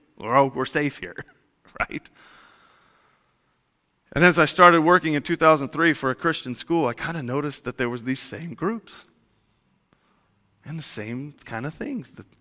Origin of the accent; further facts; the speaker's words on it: El Monte, California, United States; like, in where I grew up in El Monte, that's where the Hispanic gang members hung out that were in high school.